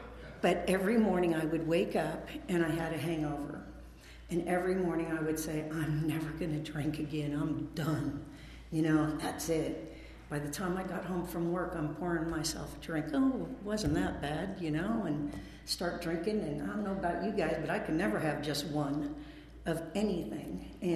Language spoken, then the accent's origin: English; Lake Tahoe, United States; So I grew up in Lake Tahoe. That's where I graduated from high school.